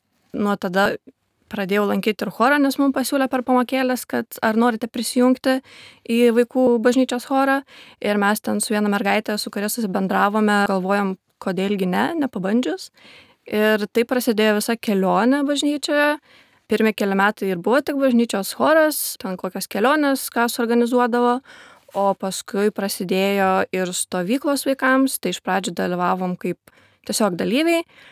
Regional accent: Kupiškis, Panevėžys County, Lithuania; Iš Kupiškio, tiksliau sakant, tai iš Čiovydžių kaimo, šalia Kupiškio

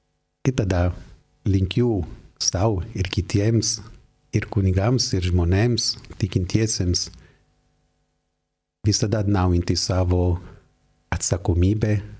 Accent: Turin, Piedmont, Italy; Lithuanian is a second language; Aš esu iš Torino, miestą, kur įvyko tokie stebuklai

